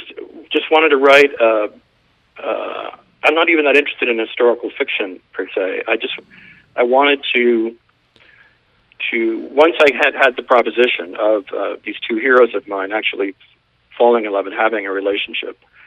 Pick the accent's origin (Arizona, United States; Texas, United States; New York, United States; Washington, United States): New York, United States; Bronx; born there; Well, I'm a New York, New Englander man. I was born in the Bronx, lived in New York City more just about half of my life, and I've spent a lot of time away from New England.